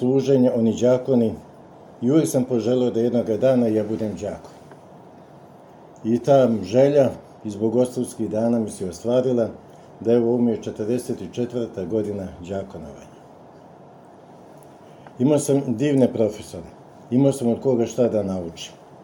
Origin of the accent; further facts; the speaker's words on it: Belgrade, Serbia; znači ja sam dete sa Crvenog krsta